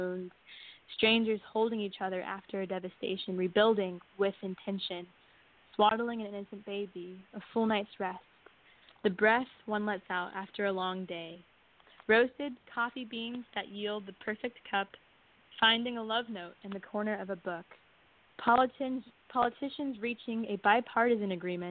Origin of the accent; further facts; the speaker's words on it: Houston, Texas, United States; I'm from Houston, Texas.